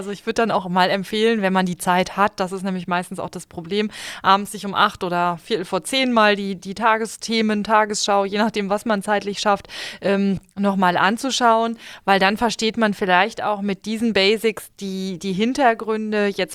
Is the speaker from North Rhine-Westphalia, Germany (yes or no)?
yes; North Rhine-Westphalia, Germany; ich komme aus einem Handwerkerhaushalt aus Nordrhein-Westfalen